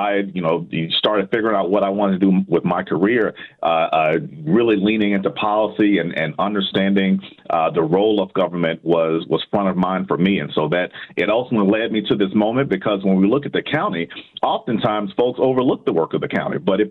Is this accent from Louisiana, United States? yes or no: no; Mississippi, United States; You know, I'm from Mississippi originally. you know, grew up in a small town.